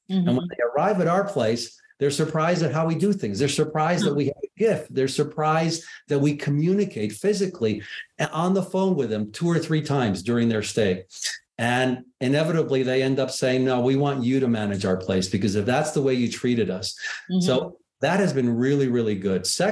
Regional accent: Miami, Florida, United States; Like I'm from Miami, of course, was there 26 years.

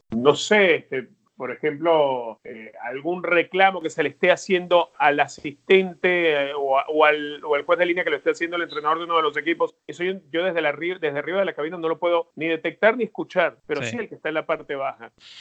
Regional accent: Los Teques, Miranda, Venezuela; Yo de niño, con mi grupo de amigos, yo crecí en Los Teques.

